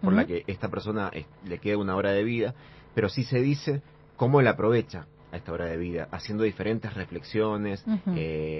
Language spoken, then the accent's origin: Spanish; Guaymallén, Mendoza, Argentina; si bien soy de Guaymallén, sí